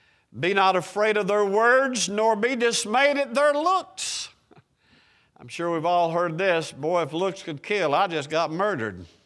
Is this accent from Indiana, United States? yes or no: no; Knoxville, Tennessee, United States; I grew up in Knoxville, Tennessee, and I, of course, we did wintertime, you do your own hunting.